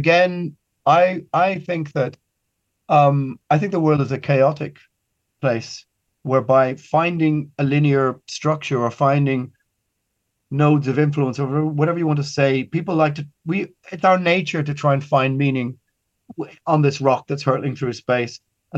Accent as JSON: {"language": "English", "country": "Ireland", "said": "look, I'm Irish. If you want to play that game, we can go into Irish history."}